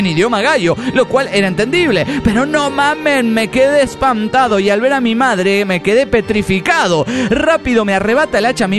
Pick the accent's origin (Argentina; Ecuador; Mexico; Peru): Argentina; Alberdi, Tucumán; Volví a mi pueblo, Alberdi.